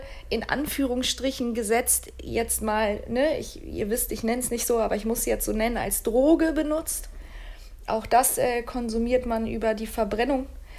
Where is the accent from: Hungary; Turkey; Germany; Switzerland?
Turkey; German is a second language; moved away; Ich komme aus der Türkei und wir haben Tabak angepflanzt.